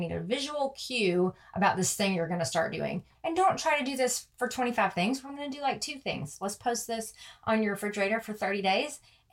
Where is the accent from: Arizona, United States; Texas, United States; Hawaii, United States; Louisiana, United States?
Louisiana, United States; And I grew up in Louisiana.